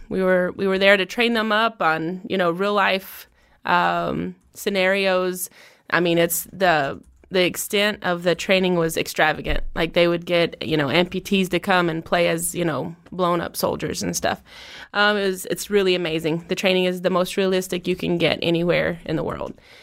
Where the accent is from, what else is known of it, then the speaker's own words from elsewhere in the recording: Bristol, Virginia, United States; now in El Paso, United States; I'm originally from Bristol, Virginia.